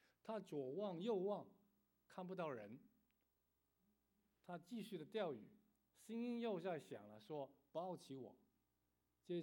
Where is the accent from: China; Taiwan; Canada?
Canada; Chinese is a second language; also born or lived in Hong Kong; 虽然我爸爸是山东人，但是我妈妈是广东人啊。我在香港出生，我在加拿大长大，所以我的国语不灵光